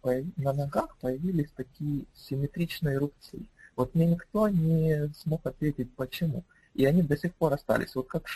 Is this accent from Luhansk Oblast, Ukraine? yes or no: yes; Luhansk, Luhansk Oblast, Ukraine; я из Луганска, мне 21 год